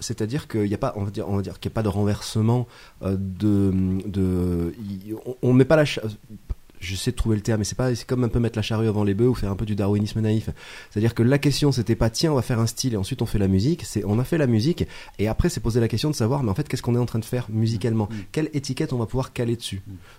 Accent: Grenoble, Auvergne-Rhône-Alpes, France; parce qu'on est originaire de Grenoble

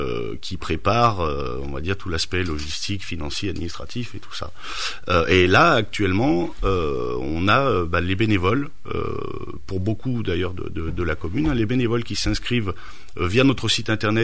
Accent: Saint-Victor-de-Cessieux, Auvergne-Rhône-Alpes, France; puisque pour la plupart on a été scolarisés dans cette commune, on est tous originaires de Saint-Victor-de-Cessieux.

